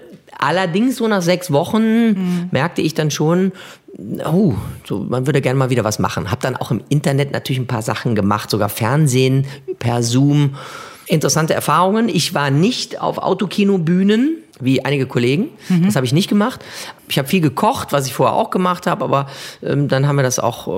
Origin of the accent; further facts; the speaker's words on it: Porz, North Rhine-Westphalia, Germany; Und ich sage, ich bin Porzer, wenn mich jemand fragt, nicht Kölner.